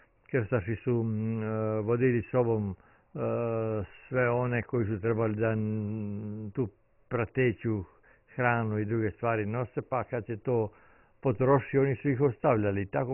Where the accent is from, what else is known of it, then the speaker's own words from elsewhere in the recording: Prekornica, Montenegro; Jeste, slučajno je tako da smo svi iz porijeklom sa Ljubotinje. Ja sam iz Prekornice. U stvari, prije 300 godina smo mi došli u Bar iz nekih razloga, vjerojatno krvne osvete